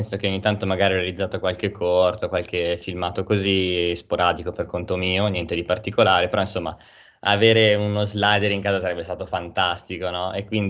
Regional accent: Milan, Lombardy, Italy; sono di Milano, ho studiato come perito chimico alle superiori

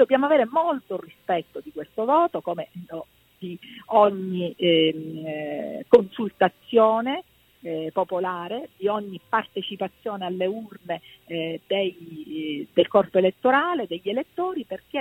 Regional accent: Sicily, Italy; Io sono siciliana e le posso dire che questo è accaduto.

